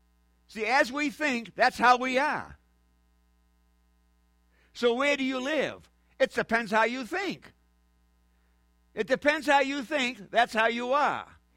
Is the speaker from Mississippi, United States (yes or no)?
no; New Hampshire, United States; I'm from New Hampshire.